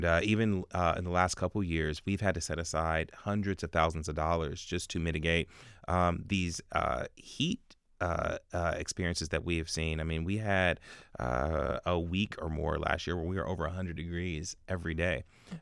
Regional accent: Columbus, Ohio, United States; I love this city. I'm born and raised in Columbus

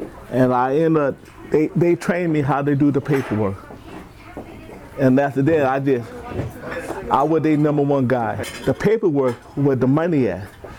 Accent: Hammond, Indiana, United States; Even though I grew up in Hammond, with races. I felt more racist at Inland than I did in Hammond.

